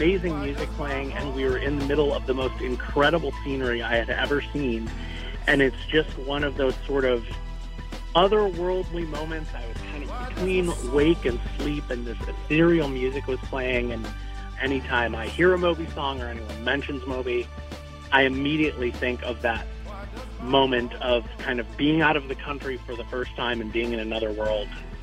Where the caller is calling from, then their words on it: Chicago, Illinois, United States; I'm calling from Chicago.